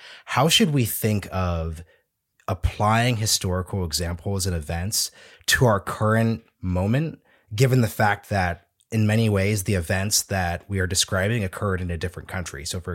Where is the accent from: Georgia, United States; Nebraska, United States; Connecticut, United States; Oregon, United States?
Oregon, United States; I'm from Oregon, I went to the University of Oregon.